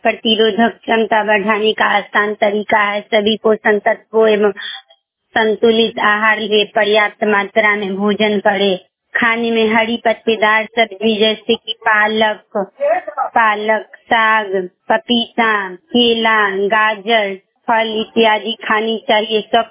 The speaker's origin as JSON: {"language": "Hindi", "town": "Tajpur", "region": "Bihar", "country": "India", "said": "मैं ताजपुर समस्तीपुर की रहने वाली हूँ।"}